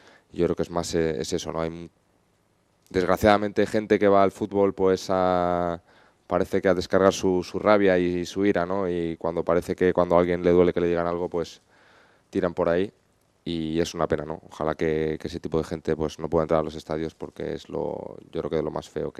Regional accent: Leganés, Community of Madrid, Spain; Yo que vengo de un barrio de Leganés humilde, he crecido, me he criado con todo tipo de chicos de diferentes nacionalidades

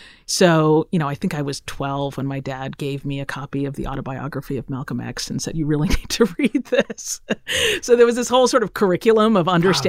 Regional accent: Kenya; growing up in Kenya, and we moved around to a bunch of different places within Kenya

